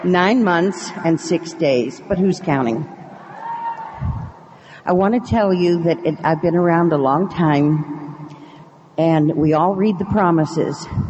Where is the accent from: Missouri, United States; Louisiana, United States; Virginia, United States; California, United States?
Missouri, United States; Kansas City; I'm a very grateful alcoholic. I come from Kansas City, Missouri, North Oak Women's Group